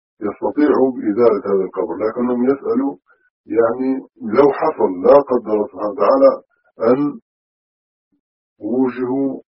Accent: Libya; ثم هنا في شمال أفريقيا أظن أكبر وثن يسمى

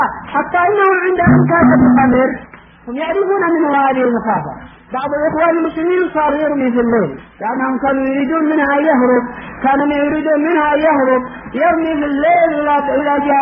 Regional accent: Yemen; أنا فرحت باعتبار أنه يمني وأنا يمني

